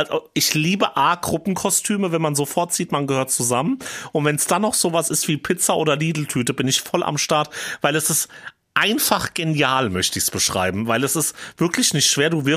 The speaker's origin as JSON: {"language": "German", "region": "Hesse", "country": "Germany"}